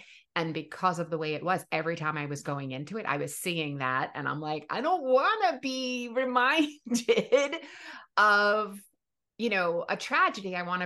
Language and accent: English; New York City, New York, United States; But I think as a New Yorker, it's very ingrained in us.